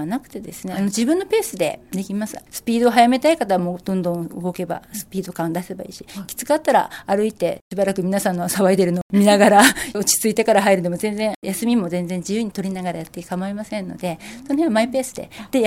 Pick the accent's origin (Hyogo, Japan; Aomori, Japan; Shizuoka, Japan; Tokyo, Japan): Tokyo, Japan; now in Fujisawa, Japan; 私はですね、東京都出身で、結婚を機にこちらの藤沢市の方にですね、嫁、いできたような状態なんですけども